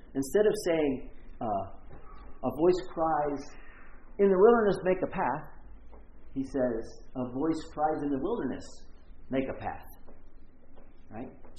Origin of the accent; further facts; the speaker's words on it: North Carolina, United States; Maybe it's just because I'm from North Carolina.